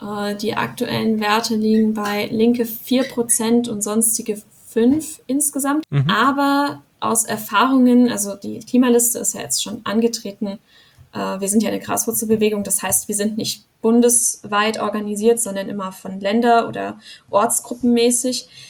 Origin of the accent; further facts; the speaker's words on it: Rastatt, Baden-Württemberg, Germany; Kommunalpolitik, dort wo ich herkomme, Rastatt, gelehrt